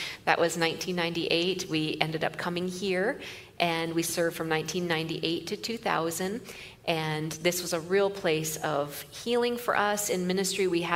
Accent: Erie, Pennsylvania, United States; I grew up on Lake Erie. I'm from Erie, Pennsylvania, so it can't be that much different.

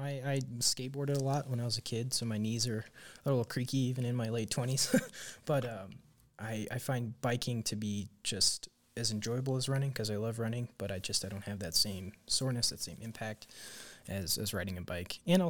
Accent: Alamosa, Colorado, United States; growing up, I grew up in East Alamosa, and, you know, that's a pretty secluded little neighborhood, but we had access to the river

